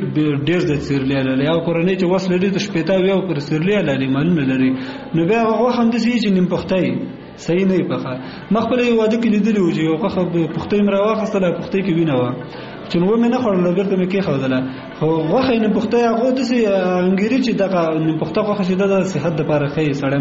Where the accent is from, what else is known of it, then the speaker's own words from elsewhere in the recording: Kunar, Afghanistan; زه اصلن د کونړ ولایت اوسیدونکی یم